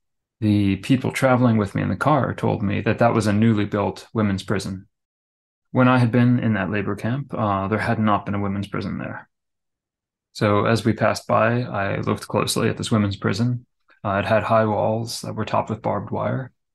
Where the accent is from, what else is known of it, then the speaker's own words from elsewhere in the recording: Kashgar, Xinjiang, China; when I was filming a TV series near my hometown, Kashgar.